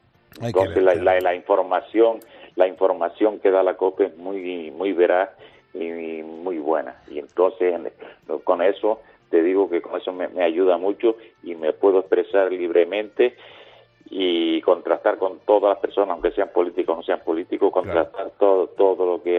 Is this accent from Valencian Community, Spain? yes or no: no; Buenavista del Norte, Canary Islands, Spain; no lo conoces, que vengas a Tenerife y recorras Tenerife para que vea, y sobre todo si vienes para mi pueblo, que es Buenavista, Los Silos, Buenavista, para llevarte al caserío de Masca